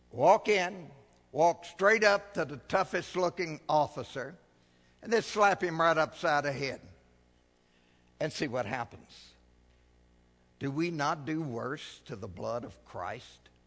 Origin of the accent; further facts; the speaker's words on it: United States; born there; I'm American. American born.